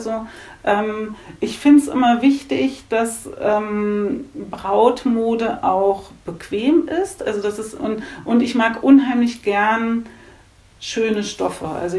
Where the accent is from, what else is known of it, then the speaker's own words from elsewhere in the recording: Germany; kommt, weil ich komme von der Elbe. Also ich bin in so einem ganz kleinen Kaff aufgewachsen in der Nähe der Elbe.